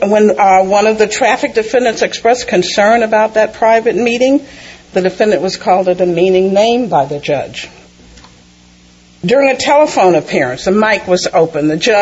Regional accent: Mississippi, United States; Now, these things did not happen in my home state of Mississippi.

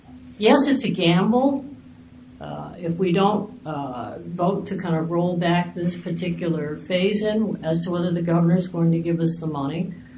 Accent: San Francisco, California, United States; You know, I come from San Francisco.

